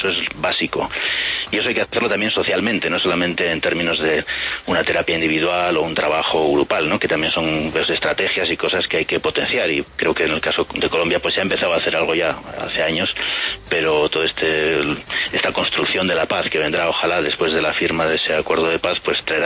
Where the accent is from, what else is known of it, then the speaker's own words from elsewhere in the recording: Bilbao, Basque Country, Spain; Sí, soy del País Vasco, de Bilbao.